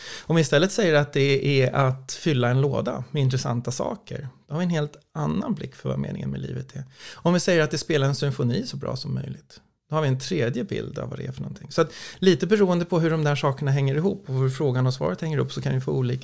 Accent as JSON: {"language": "Swedish", "town": "Stockholm", "region": "Stockholm County", "country": "Sweden", "tie": "born or raised there", "said": "om du frågar mig varför jag bor i Stockholm, så skulle jag säga att jag är uppvuxen här och jag är svensk."}